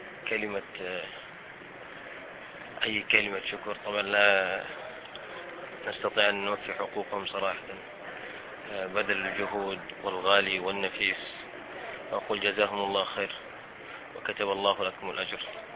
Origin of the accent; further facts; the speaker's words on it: Mecca, Makkah Province, Saudi Arabia; born there; من مواليد مكة المكرمة 1980 للميلاد